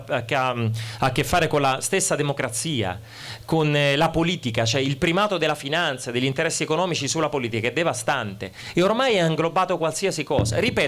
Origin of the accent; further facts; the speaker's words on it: Rome, Lazio, Italy; Io sono di Roma e mi è capitato per questioni personali visitare recentemente un pronto soccorso